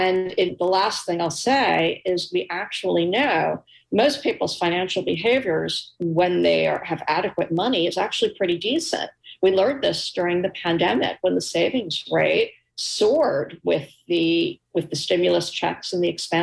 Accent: New York City, New York, United States; I was a little girl growing up in New York City

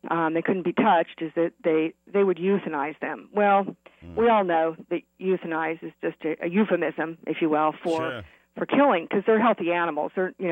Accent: Kansas, United States; I was raised in the Midwest, and we were involved with animals, wildlife, and domestic dogs and cats. And in fact, my family started the first Humane Society in Central Kansas when I was a teenager.

